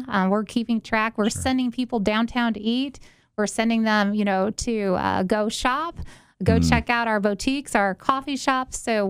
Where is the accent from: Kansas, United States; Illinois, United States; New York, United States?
Illinois, United States; Galesburg; Born and raised in Galesburg. Yeah. Graduated Carl Sandburg College, went to Western Illinois University, and came back to the area. So I've been here my whole life.